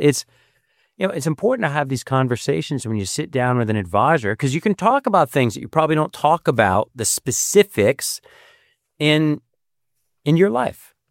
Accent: United States; And I think that's my experience as an American is that's part of your responsibility is to take care of yourself.

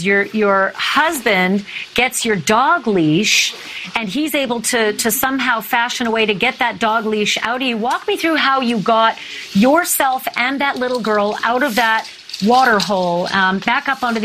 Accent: Winnipeg, Manitoba, Canada; I grew up in Winnipeg, Canada, where it was minus 37 on Friday.

